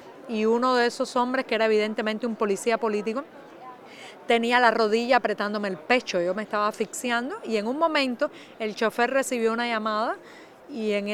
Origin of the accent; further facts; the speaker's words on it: Cuba; born there; nací en Cuba y vivo en La Habana.